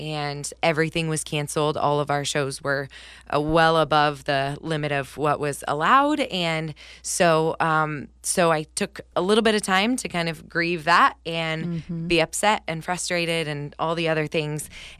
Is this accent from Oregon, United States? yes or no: yes; Estacada, Oregon, United States; So, born and raised in Estacada, Oregon, and I've actually never lived in another city ever.